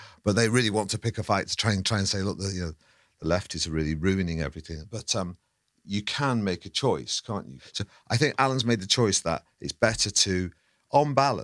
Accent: Manchester, North West England, United Kingdom; moved away as an adult; I grew up in Manchester. I never had to descale a kettle till I was 20-something and came down south.

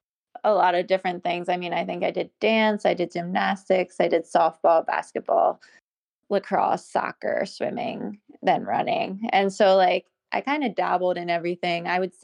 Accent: Maryland, United States; I'm from Maryland, so it's a small state. So it's not like California

